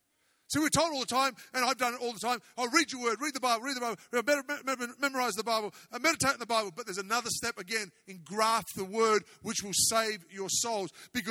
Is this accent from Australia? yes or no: yes; Australia; now in Phoenix, United States; the city I'm from in Australia is like this about 2 weeks of the year, not 15 weeks.